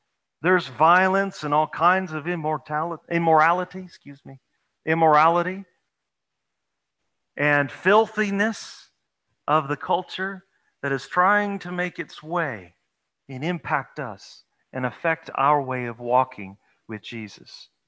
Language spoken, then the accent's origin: English; the South, United States; This is one I grew up hearing. He jumped on that like a hen on a June bug. I was raised in the South.